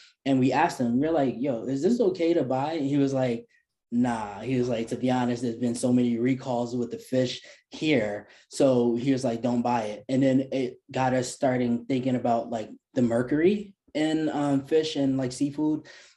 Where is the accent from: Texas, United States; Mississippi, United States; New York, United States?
New York, United States; New York City; I was born and raised in New York, in the Lower East Side, actually. I currently live in Brooklyn, but I'm from the Lower East Side